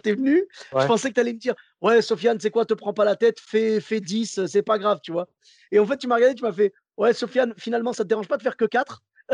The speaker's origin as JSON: {"language": "French", "town": "Bordeaux", "region": "Nouvelle-Aquitaine", "country": "France", "said": "moi, comme je venais de Bordeaux"}